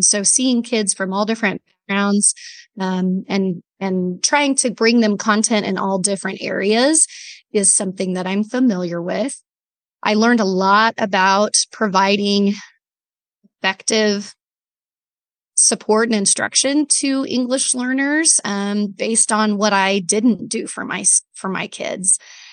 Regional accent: Kansas, United States; I am also from Southwest Kansas.

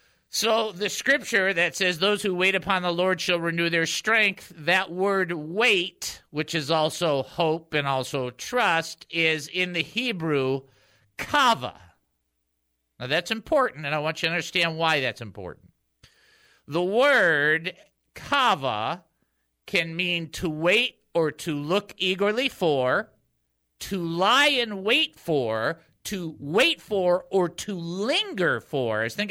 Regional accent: Detroit, Michigan, United States; Keep in mind, I'm from the Detroit area.

